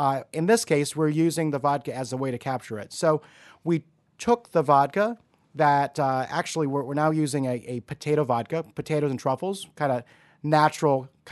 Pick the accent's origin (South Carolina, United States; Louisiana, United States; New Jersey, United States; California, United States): Louisiana, United States; That's always been a passion of mine growing up in South Louisiana, loving food, loving cooking